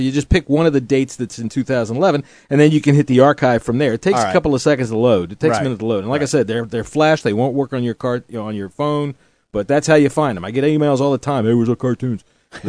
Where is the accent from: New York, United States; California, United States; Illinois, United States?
California, United States; Los Angeles; You know, we're from California. It's LA, right?